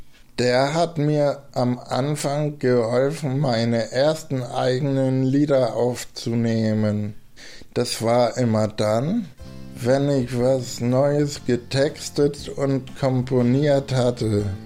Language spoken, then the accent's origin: German; Hamburg, Germany; Der Ort, wo ich aufgewachsen bin, heißt Guderhandviertel. Ich weiß, kann sich sowieso keiner merken. Meine Eltern waren geschieden. Zu meinem Vater hatte ich kaum Kontakt. Meine Mutter hatte einen eigenen Wochenmarktstand. Und zwar stand sie damit auf dem Isemarkt in Hamburg